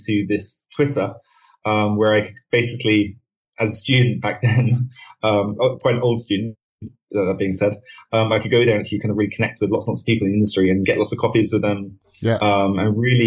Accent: London, United Kingdom; I'm from London, actually.

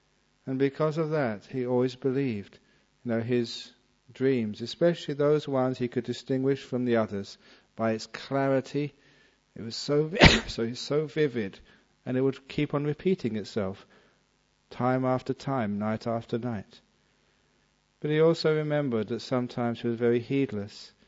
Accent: England, United Kingdom; moved away as an adult; also born or lived in Thailand; He was a monk from the United States. I was from England. But we were friends together.

